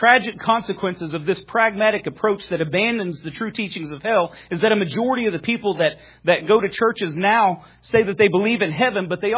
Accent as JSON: {"language": "English", "country": "United States", "said": "I mean, I'm an American. I wave the flag and pop fireworks."}